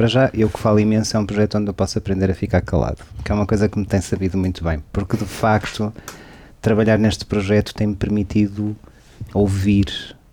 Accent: Braga, Norte, Portugal; não só estou aqui há bastante tempo, como também sou de Braga, portanto sei o que é este contexto

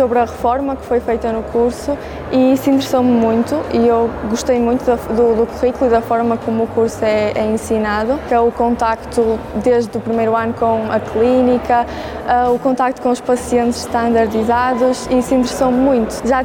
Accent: Braga, Portugal; Primeiro foi por causa da distância, porque eu sou de Braga

